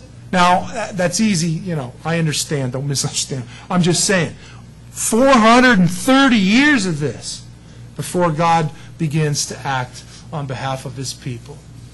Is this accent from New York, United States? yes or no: no; San Diego, California, United States; And I grew up in San Diego, and I love Southern California, but I do not want to be in Southern California anymore.